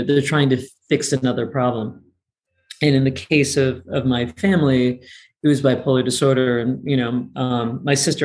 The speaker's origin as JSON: {"language": "English", "region": "New Jersey", "country": "United States", "moved": "yes", "said": "I came out here from New Jersey. I followed my heart."}